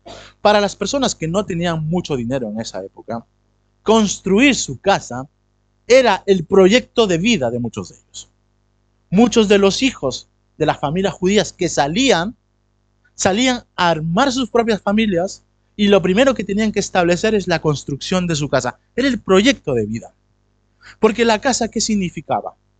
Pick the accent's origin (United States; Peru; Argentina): Peru; Lima; now in Spain; Porque yo he vivido en Lima, ya vosotros lo conocéis. Lima es un desierto.